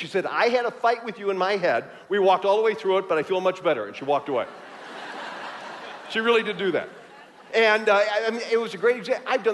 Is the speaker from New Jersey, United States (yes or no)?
no; Chicago, Illinois, United States; I grew up in Chicago.